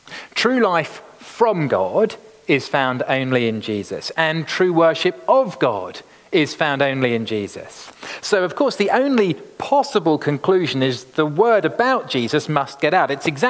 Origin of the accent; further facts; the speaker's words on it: United Kingdom; I guess we talk about it because we're British.